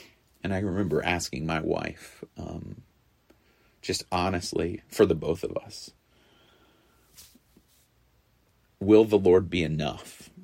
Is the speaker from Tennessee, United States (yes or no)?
yes; Knoxville, Tennessee, United States; also born or lived in Honduras; I grew up after living in Honduras in Knoxville, and so there was an idea of being back close to my parents.